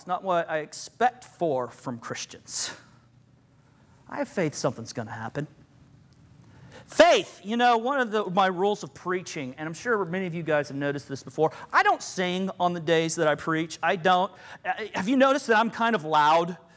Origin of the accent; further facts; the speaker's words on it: Arkansas, United States; I'm from Arkansas, so I've always been interested in them.